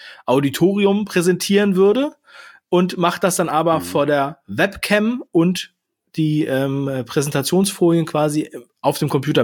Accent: Heidelberg, Baden-Württemberg, Germany; das ist ja das Heidelberger Schloss, das ist ja meine Heimat, ja.

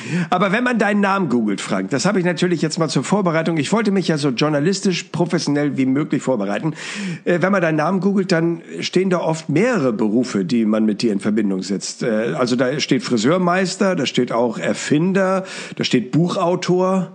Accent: Hamburg, Germany; Du bist ja unter anderem ja auch in meine Heimatstadt gekommen, nach Hamburg.

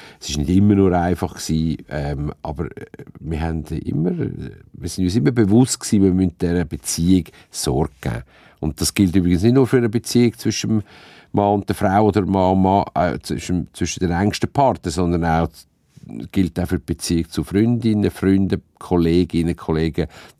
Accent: Switzerland; Es ist ein Tabu bei uns in der Schweiz.

